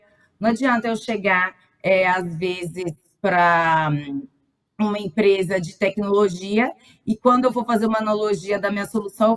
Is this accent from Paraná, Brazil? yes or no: no; Minas Gerais, Brazil; eu sou de Minas Gerais.